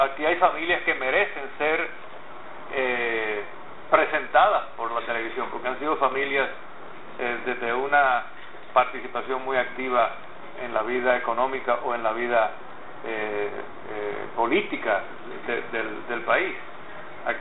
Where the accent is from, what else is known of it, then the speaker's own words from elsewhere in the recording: La Vega, Dominican Republic; born there; en La Vega, por ejemplo, donde yo nací, el libro de mi nacimiento desapareció